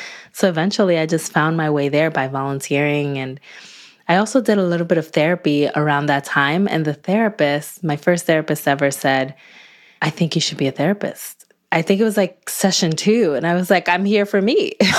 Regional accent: Newark, New Jersey, United States; And I volunteered like in my hometown of Newark, New Jersey, and I would come home and volunteer.

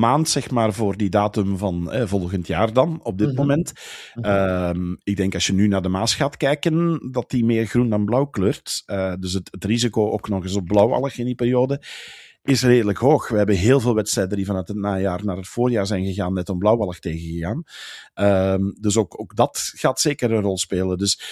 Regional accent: Belgium; Zeg, we moeten hiervan genieten als Belg zijnde

